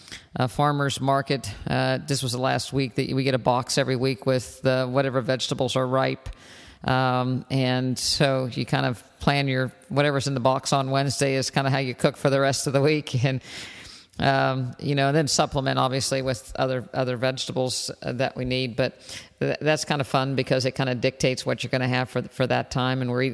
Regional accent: West Virginia, United States; You know, I grew up in West Virginia, and I wasn't a fruit eater at all.

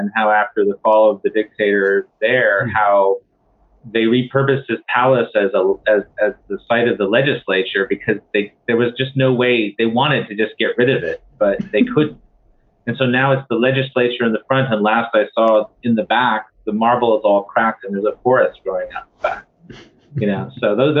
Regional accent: Fiji; my own experience, for example, of growing up in Fiji

